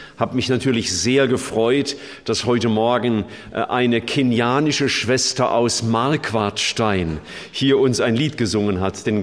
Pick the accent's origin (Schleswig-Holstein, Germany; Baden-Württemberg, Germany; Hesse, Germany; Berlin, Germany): Baden-Württemberg, Germany; Stuttgart; Ich komme ja aus Stuttgart